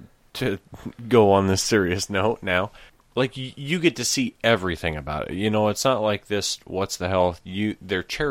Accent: Iowa, United States; 712, brother.

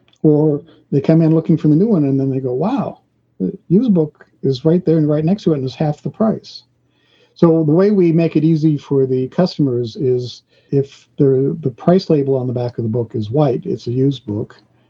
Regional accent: Germany; I grew up in Germany, and I was going to the military schools

